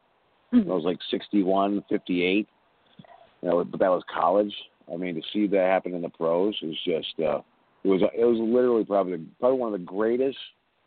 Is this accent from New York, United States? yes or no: yes; New York, United States; it was interesting because I'm from New York, but I'm a Cowboys fan.